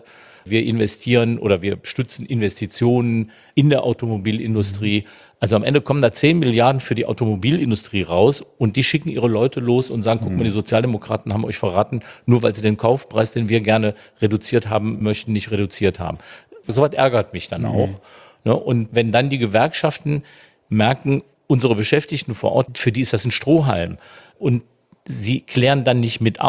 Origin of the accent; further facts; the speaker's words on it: North Rhine-Westphalia, Germany; wir kommen aus Nordrhein-Westfalen